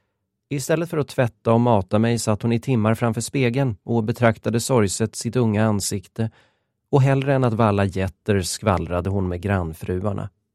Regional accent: Galkayo, Mudug, Somalia; en by längs vägen som gick mellan min hemstad Galkayo och kuststaden Hobio.

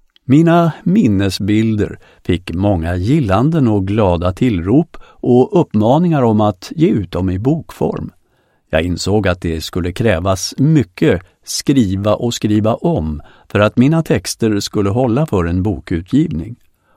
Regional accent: Småland, Sweden; Så sa vuxna till oss barn i det lilla småländska samhälle där jag växte upp.

